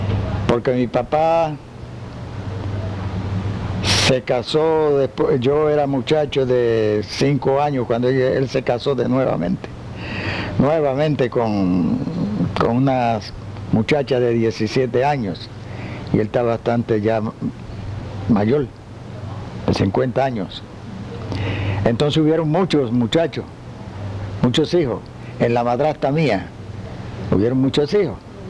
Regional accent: Lares, Puerto Rico; Nací en Lares, Puerto Rico. Lares, Puerto Rico.

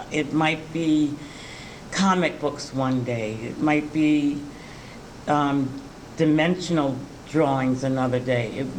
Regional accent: Stratford, Connecticut, United States; I grew up in Stratford, actually at the same address that I just before mentioned.

